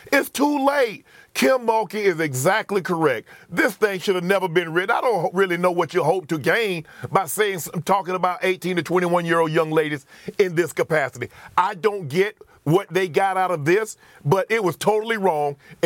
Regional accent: the South, United States; I'm from the South, so I understand what a debutante ball is.

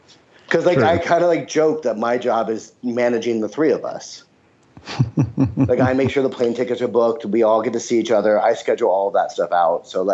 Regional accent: New York City, New York, United States; And what we were going to do was spend a week with John in New York because I'm from New York City and he's never been to New York.

